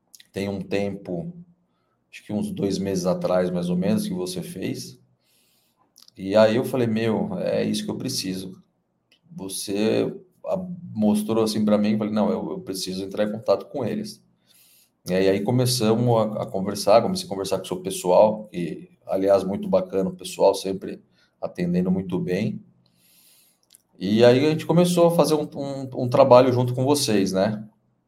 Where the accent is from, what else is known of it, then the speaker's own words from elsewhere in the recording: Itu, São Paulo, Brazil; eu sou do interior de São Paulo, de Itu